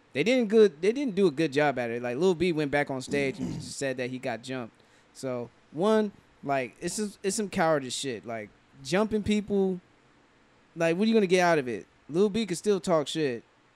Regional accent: California, United States; And especially that they were in my hometown in the Bay Area.

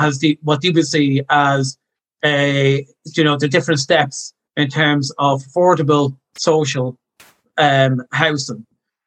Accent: Ireland; And as an Irish traveller who I'm in my 40s now, and would have experienced, all the issues that, from homelessness to being on the roadside to lack of facilities to evictions.

